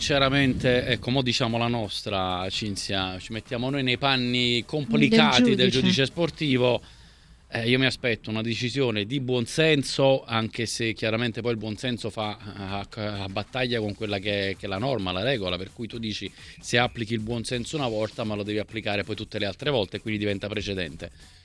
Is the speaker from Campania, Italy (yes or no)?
yes; Naples, Campania, Italy; sono napoletano, figurati.